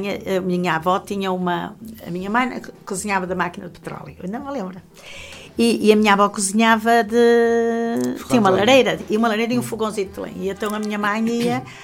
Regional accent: Viana do Castelo, Norte, Portugal; a minha mãe era de Santa Marta. E foi ali que eu nasci, estive ali até aos meus 7 anos, depois é que fui viver para a minha dela. Portanto, eu sou de Viana, uma vianesa de gema, a nascer ali.

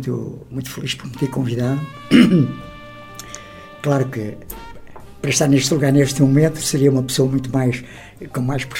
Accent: Viana do Castelo, Portugal; Eu, a minha terra é Viana também

